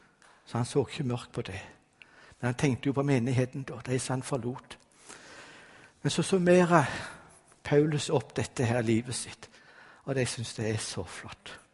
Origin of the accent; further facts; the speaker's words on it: Sandnes, Rogaland, Norway; Ja, jeg kom fra Sandnes.